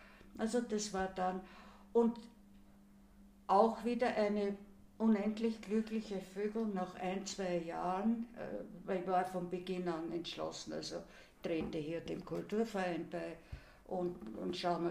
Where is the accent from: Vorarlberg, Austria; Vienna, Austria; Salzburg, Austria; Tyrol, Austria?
Vienna, Austria; es interessiert mich, was geschieht in dem Land, in dem ich daheim bin, mhm, das meine Heimat ist. Was geschieht rundherum, früher eben Wien, das sich leider für mich gesehen so verändert hat.